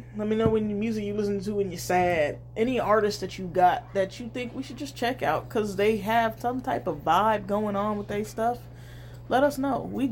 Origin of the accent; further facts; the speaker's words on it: Nigeria; I'm Nigerian, motherfucker.